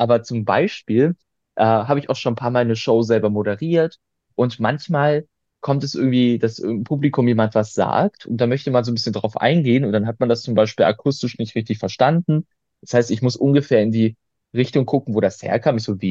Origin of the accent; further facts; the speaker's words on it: Cologne, North Rhine-Westphalia, Germany; also gerade als Kölner